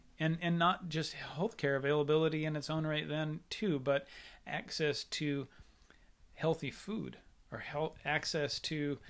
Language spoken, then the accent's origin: English; Rochester, Washington, United States; white Protestant male growing up in Rochester, Washington